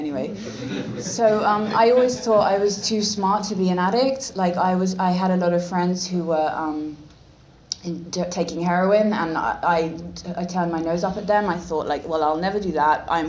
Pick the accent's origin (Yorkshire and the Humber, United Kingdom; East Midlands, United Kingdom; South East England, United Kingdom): South East England, United Kingdom; Reading; also born or lived in London; I was at a boarding school in my hometown, which was Reading. I was born in London, but I grew up in Reading